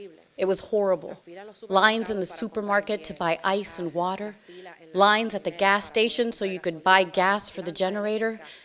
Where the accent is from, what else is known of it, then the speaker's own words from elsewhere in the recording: Caguas, Puerto Rico; also born or lived in Carolina; I am from Carolina, Puerto Rico. I'm originally from Caguas, and I moved to Carolina 5 years ago. I lived in a neighborhood called Savannah Gardens.